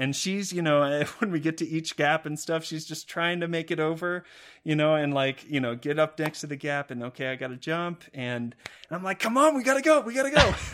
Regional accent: Texas, United States; I'm from Texas originally, and down there is just miserable.

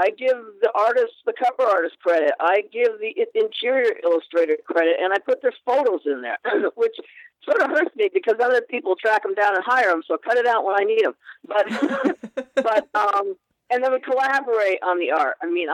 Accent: Wales, United Kingdom; I'm Welsh, and I'm a singer, and I'm all that crap.

